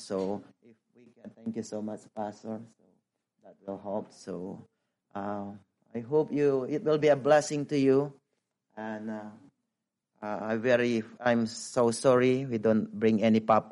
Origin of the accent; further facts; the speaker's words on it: Philippines; And once again … I am a Filipino missionary.